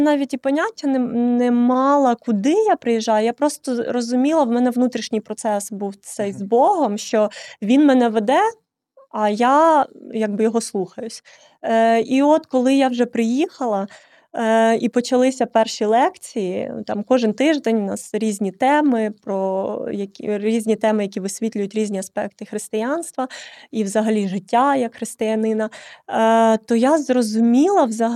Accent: Mykolaiv, Mykolaiv Oblast, Ukraine; де я сама з Миколаєва

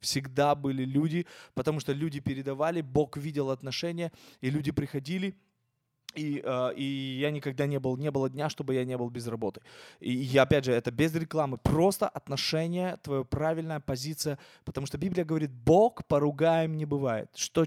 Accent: Izmail, Odesa Oblast, Ukraine; И вот я в Измаиле, я тогда жил в Измаиле, где я вырос, я работал в МРЭО.

